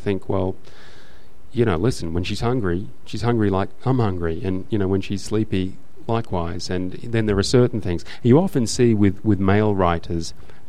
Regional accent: Australia; And it bothers me as an Australian that, you know, when people from outside Australia think of Australia, it's usually in stereotypes.

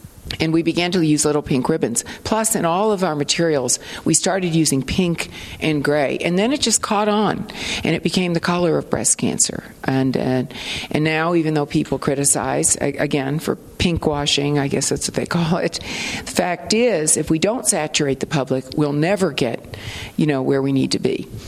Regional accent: Peoria, Illinois, United States; And I think what was important about growing up in Peoria, and it's not that way anymore, by the way

